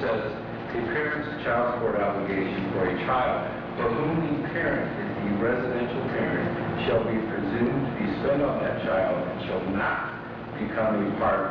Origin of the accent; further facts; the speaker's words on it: Toledo, Ohio, United States; I'm from Toledo.